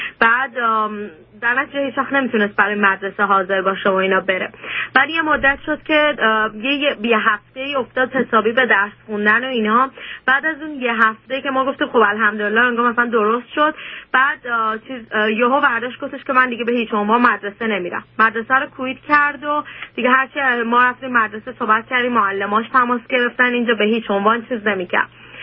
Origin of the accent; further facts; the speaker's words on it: Iran; moved away as an adult; ما در حدود 2 سال و خورده‌ای هستش که از ایران اومدیم اینجا.